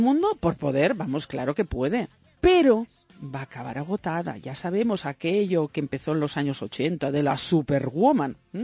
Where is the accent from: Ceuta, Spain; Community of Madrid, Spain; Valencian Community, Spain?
Valencian Community, Spain; Yo soy valenciana, nacida en el Mediterráneo como … porque yo nací en el Mediterráneo.